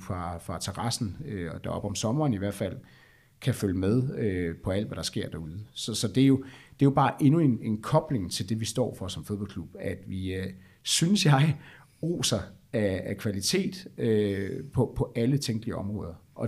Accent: Jutland, Denmark; nu er jeg jo også fra Jylland

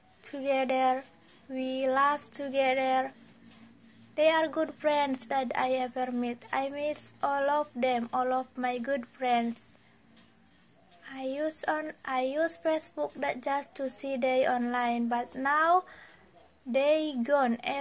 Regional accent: Indonesia; I'm from Indonesia and I'm a student. I'm 22 years old.

